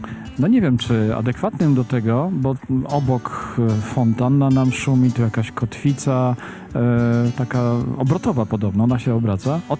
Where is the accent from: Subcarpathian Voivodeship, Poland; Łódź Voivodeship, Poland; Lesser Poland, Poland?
Subcarpathian Voivodeship, Poland; Jasło; Jesteśmy z Jasła, z miasta, które pięknie wygląda.